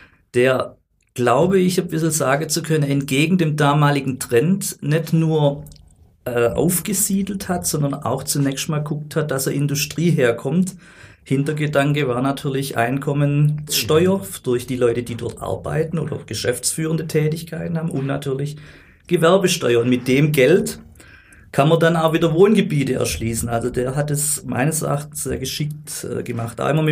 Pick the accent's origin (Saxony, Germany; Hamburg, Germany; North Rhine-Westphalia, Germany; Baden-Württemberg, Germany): Baden-Württemberg, Germany; Stuttgart; Ja, ich bin ja gebürtiger Stuttgarter, ich muss da eh still sein.